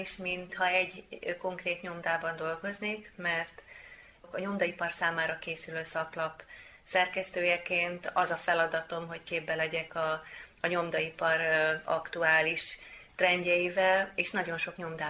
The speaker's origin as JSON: {"language": "Hungarian", "town": "Veszprém", "region": "Veszprém County", "country": "Hungary", "said": "egyrészt veszprémi származású vagyok, és a veszprémi nyomdák különösen kedvesek a szívemnek"}